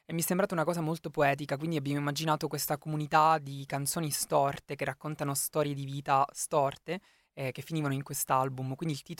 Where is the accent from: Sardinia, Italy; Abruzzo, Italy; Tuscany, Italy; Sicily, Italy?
Sicily, Italy; E noi siamo siciliani.